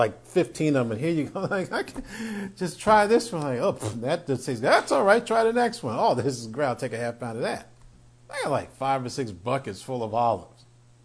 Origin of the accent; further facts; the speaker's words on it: New York, United States; When we grew up in New York, we had grapevines, Concord and green grapes, all along the sides of that metal fence.